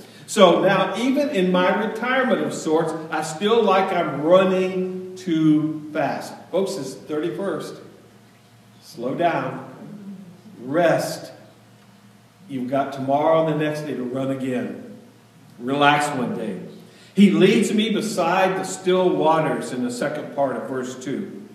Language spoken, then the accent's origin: English; Texas, United States; And see, I grew up in Texas, South Texas, where it was just as hot as blazes.